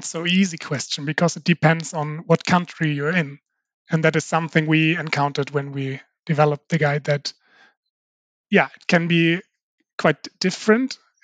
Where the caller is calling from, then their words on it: Malmö, Skåne, Sweden; 35 years. I'm joining from Malmö